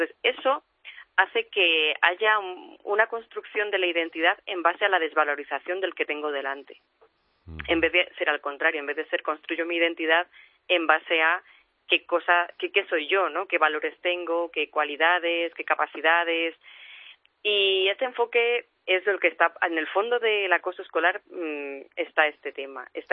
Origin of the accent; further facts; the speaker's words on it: Spain; mi compañera es argentina y yo soy española